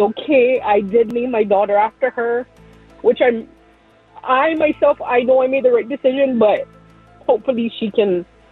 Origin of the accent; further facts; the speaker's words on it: Hawaii, United States; accent: Hawaiian; We're from Hawaii, so pardon the little Hawaiian accent